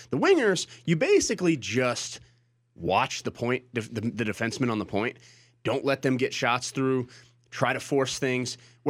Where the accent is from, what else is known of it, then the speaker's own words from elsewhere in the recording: Colorado, United States; I grew up in Colorado, and like, because it's set in Colorado